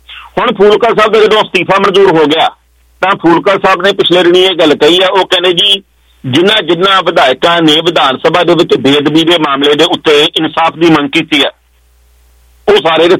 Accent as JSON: {"language": "Punjabi", "region": "Punjab", "country": "India", "said": "ਅਸੀਂ ਪੰਜਾਬ ਦੇ ਲੋਕ ਹਾਂ, ਪੰਜਾਬੀ ਹਾਂ, ਅਸੀਂ ਸਿੱਖ ਭਾਈਚਾਰੇ ਦੇ ਵੀ ਹਾਂ, ਹਿੰਦੂਆਂ ਦੇ ਵੀ, ਮੁਸਲਮਾਨ ਭਾਈਚਾਰਾ ਵੀ ਹਾਂ"}